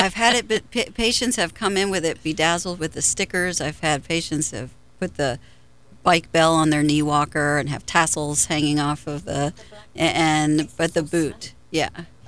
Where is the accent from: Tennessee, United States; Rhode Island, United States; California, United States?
Tennessee, United States; also born or lived in New York; I was born in New York and raised in Tennessee, and then I did my medical school at the University of Tennessee in Knoxville.